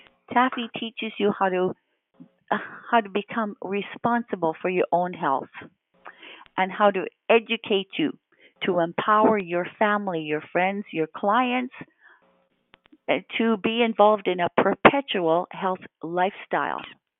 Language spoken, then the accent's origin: English; Kelowna, British Columbia, Canada; she is in my hometown, Kelowna, BC, at the Ramada Inn.